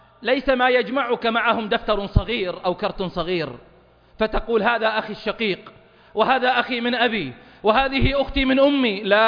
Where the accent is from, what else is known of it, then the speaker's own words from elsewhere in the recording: Saudi Arabia; بلادنا المملكة العربية السعودية